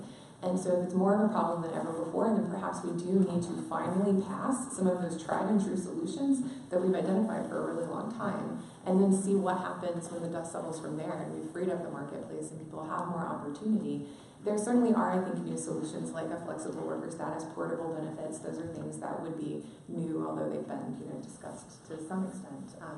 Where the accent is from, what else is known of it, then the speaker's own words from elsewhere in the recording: Georgia, United States; so in my home state of Georgia, the most in-demand career right now is welding